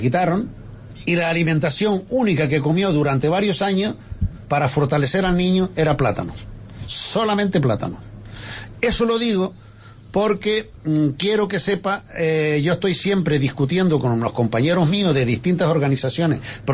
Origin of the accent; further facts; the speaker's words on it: Agulo, Canary Islands, Spain; en mi pueblo, en la isla de La Gomera, Agulo, hace muchos años